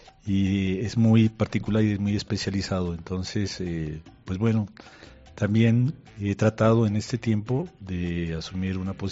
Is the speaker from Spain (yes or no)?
no; Pasto, Nariño, Colombia; nací aquí en Pasto, me formé en un colegio, en primaria, en un colegio que desapareció, que se llamaba La Enseñanza, donde hoy en día es el Militar Colombia.